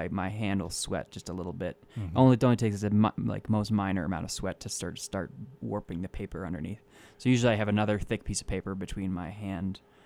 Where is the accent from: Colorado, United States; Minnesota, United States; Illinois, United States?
Colorado, United States; Aspen; I like the idea of my art, being in my hometown and and not all ending up in Silicon Valley or New York or something.